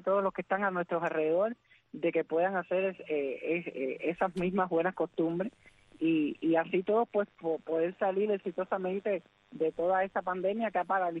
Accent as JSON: {"language": "Spanish", "country": "Cuba"}